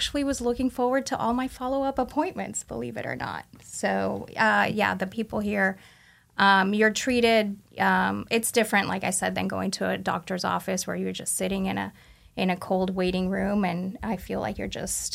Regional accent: Argentina; English is a second language; also born or lived in Canada; So I am originally from Argentina.

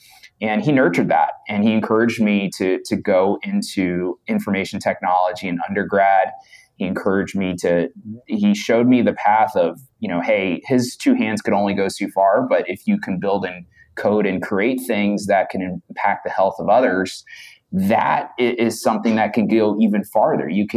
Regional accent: Brooklyn, New York, United States; I'm a Puerto Rican descent. I grew up in Brooklyn

